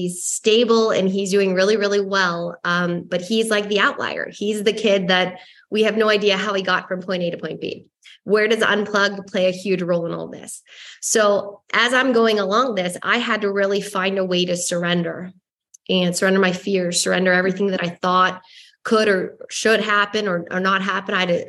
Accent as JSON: {"language": "English", "town": "Pittsburgh", "region": "Pennsylvania", "country": "United States", "said": "So I'm from Pittsburgh, PA."}